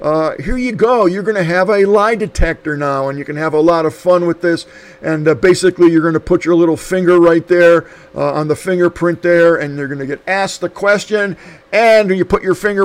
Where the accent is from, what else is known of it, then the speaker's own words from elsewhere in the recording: Scranton, Pennsylvania, United States; born there; I was born in Scranton, Pennsylvania